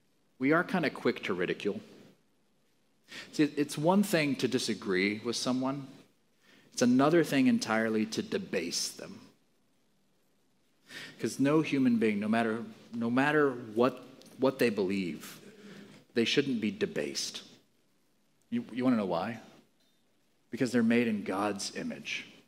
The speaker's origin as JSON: {"language": "English", "country": "Mozambique", "tie": "born or raised there", "moved": "yes", "lives_now": "United States", "said": "One of the beautiful things I love about being an American, because I grew up in Mozambique, where democracy is kind of, it's just a show in large part."}